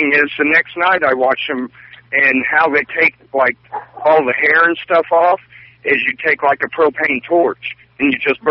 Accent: Decatur, United States; I'd never done any of this stuff. I'm from Decatur. I'm pretty much a small town city boy, you know.

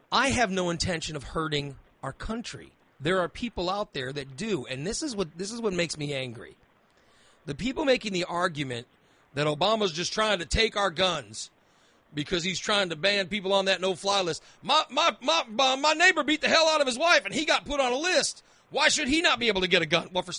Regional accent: Illinois, United States; I grew up in Macoupin County. I was shooting guns when I was 11 years old.

